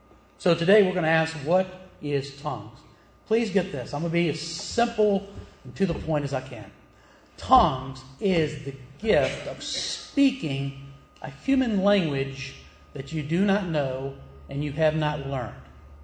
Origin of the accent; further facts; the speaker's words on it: the South, United States; accent: Southern; I'm from the South. And you can tell that not only can I speak English, but sometimes my Southern accent comes through. I've been working on that many, many years.